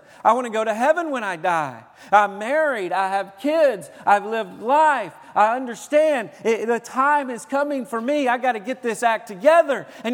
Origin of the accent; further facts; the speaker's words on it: Tennessee, United States; told you I was from Tennessee.